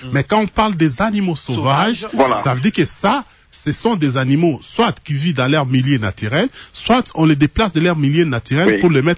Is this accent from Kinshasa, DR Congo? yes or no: no; Lubumbashi, Haut-Katanga, DR Congo; je suis de Lubumbashi